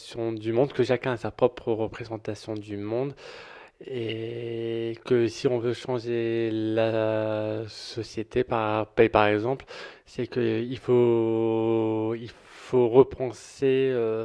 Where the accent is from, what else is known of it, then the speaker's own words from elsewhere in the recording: Hénin-Beaumont, Hauts-de-France, France; je viens d'Hénin Beaumont.